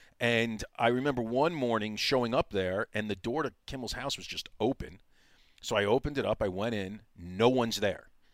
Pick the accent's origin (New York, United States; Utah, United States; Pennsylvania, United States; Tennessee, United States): New York, United States; And I would feel like I am a schmuck from New York. I'm a construction worker's son.